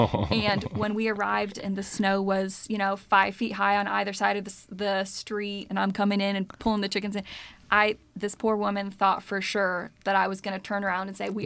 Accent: Florida, United States; also born or lived in Chicago, United States; I wasn't born in Florida. I was born just outside Chicago, my family. So, there's something Midwestern in the blood. It's just that we moved to Florida when I was so little. I was raised there.

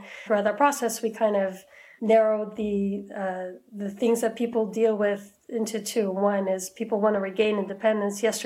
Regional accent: Ramat Gan, Tel Aviv District, Israel; So I grew up in Ramat Gan in Israel. It's right off Tel Aviv.

